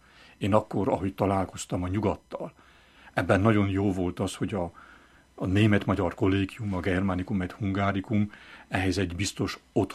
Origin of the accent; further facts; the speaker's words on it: Transylvania, Romania; now in Rome, Italy; én többet éltem Rómában, mint otthon Erdélyben. Így azt is elmondhatom, hogy Rómában is itthon vagyok, tehát itthonról megyek haza.